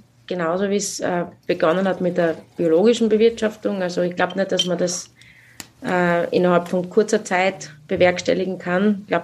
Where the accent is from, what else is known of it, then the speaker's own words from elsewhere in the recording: Styria, Austria; Weil so Standard B, gerade bei uns in der Südsteiermark, ist es schwierig.